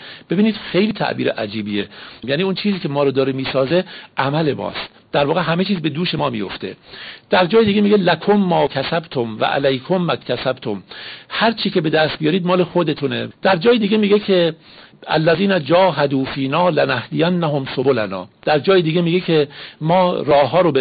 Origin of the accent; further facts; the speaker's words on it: Iran; born there; ما که شیعه هستیم و در ایران به دنیا اومدیم،